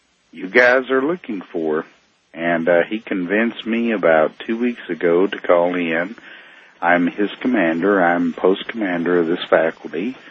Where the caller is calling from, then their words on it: United States; I'm calling from the U.S., that's all I can say.